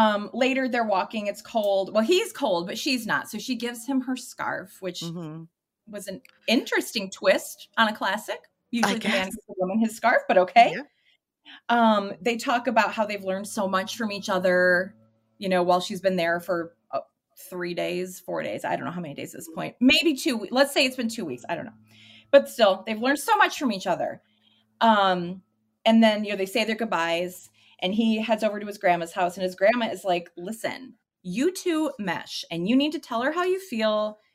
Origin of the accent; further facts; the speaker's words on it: Lake Michigan, United States; So I grew up on Lake Michigan. Same thing.